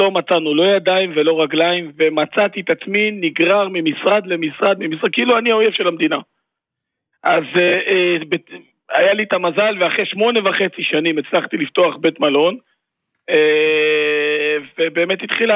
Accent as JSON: {"language": "Hebrew", "town": "Nahariya", "region": "Northern District", "country": "Israel", "tie": "born or raised there", "said": "אני מנהריה, יליד נהריה, אוהב נהריה."}